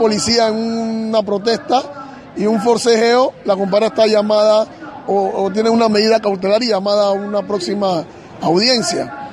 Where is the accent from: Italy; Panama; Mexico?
Panama; nos afecta no solamente como panameños